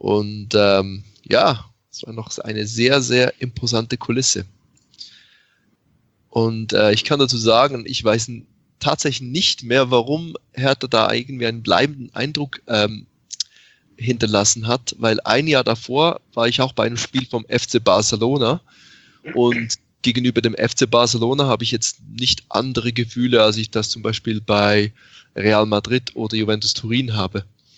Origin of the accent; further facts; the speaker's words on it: Switzerland; Ja, es ist so, dass ich tatsächlich in der Schweiz aufgewachsen bin. Und habe zwar schon im Ausland gelebt, aber nie in Deutschland oder geschweige denn Berlin.